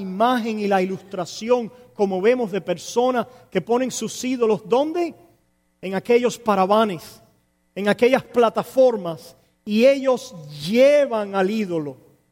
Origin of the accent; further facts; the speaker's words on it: Cuba; O como decíamos allá en mi pueblo, en Menga. ¿No habían oído eso? Eso es por allá, por el barrio donde yo crecí, allá en Cuba.